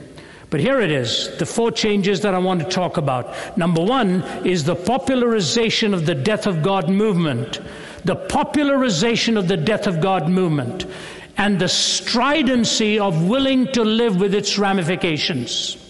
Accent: Delhi, India; also born or lived in Chennai; I was born and raised in India, born in Chennai in the south, raised in Delhi in the north, so spoke both of the languages, Tamil from the south and Hindi from the north.

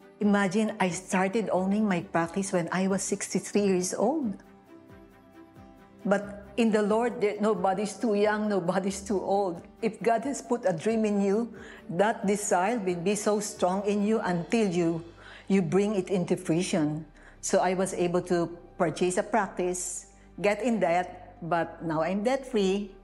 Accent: Philippines; Originally, I am from the Philippines

